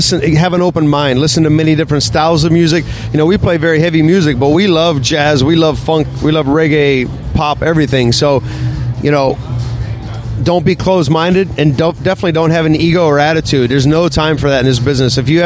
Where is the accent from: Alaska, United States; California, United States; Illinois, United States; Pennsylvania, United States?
Pennsylvania, United States; Pittsburgh; when I was 16, 15, I used to see him in Pittsburgh, in my hometown